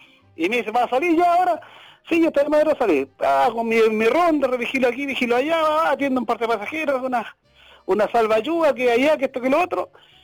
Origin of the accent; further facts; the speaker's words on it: Santiago, Santiago Metropolitan Region, Chile; soy de Santiago, la capital.